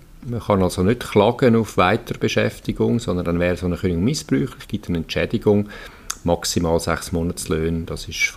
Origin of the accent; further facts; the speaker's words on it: Valais, Switzerland; ich werde ein paar Tage ins Wallis gehen, in meine Heimat, wo ich herkomme.